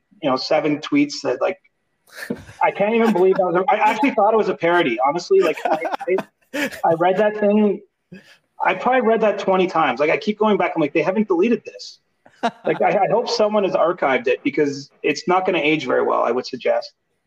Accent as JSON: {"language": "English", "country": "Canada", "tie": "born or raised there", "said": "I love being Canadian. You know, I was born here. I'm proud to be from here. My dad immigrated to this country"}